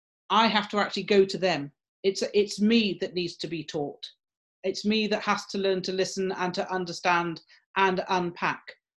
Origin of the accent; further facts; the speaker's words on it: United Kingdom; As a British person, I'm very obvious, and it's very obvious just in the way I speak, that I carry that heritage of British colonialism with me.